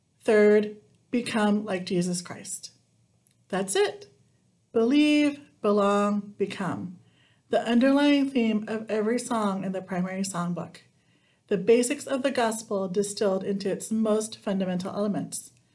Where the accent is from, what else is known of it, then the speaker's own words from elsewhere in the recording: Philippines; testimony of a young child in the Philippines, another meaningful personal reference for us that it is my home country